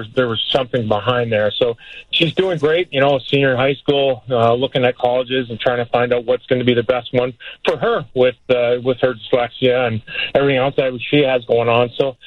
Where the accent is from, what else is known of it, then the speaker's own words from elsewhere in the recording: Canada; So, yeah, you know, I'm just a Canadian trying to roll ahead up there.